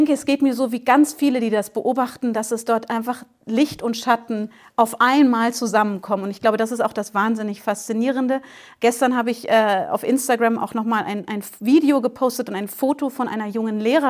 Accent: Karlsruhe, Baden-Württemberg, Germany; born there; Also genau, ich bin in Karlsruhe geboren. Meine Mutter kommt aus dem Allgäu, aus einem ganz kleinen Dorf im Allgäu in der Nähe von Kempten. Und mein Vater kommt aus Shiraz im Iran.

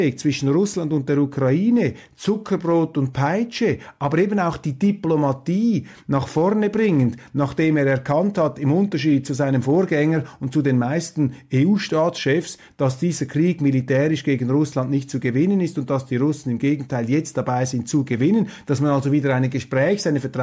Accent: Switzerland; Das ist ihnen ja in den letzten Jahren auch bei uns in der Schweiz ins Hirn gedrückt worden.

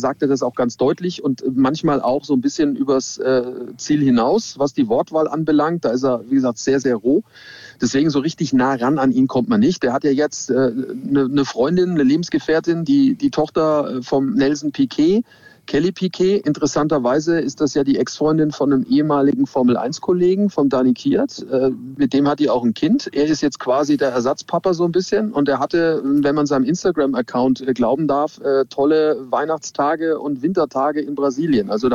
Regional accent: Nuremberg, Bavaria, Germany; ich komme ja, wie gesagt, aus Nürnberg

